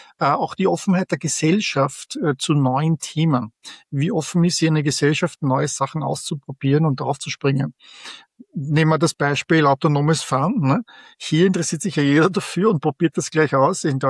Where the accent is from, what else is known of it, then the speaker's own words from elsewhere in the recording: Vienna, Austria; now in San Francisco Bay Area, United States; Nein, mein Englisch hat einen starken österreichischen Akzent. Ich komme ursprünglich aus Wien, bin seit 25 Jahren in der San Francisco Bay Area.